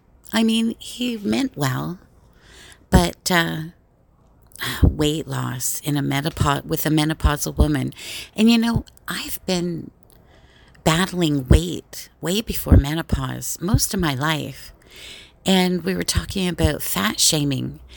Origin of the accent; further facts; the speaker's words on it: Canada; I'm a Canadian.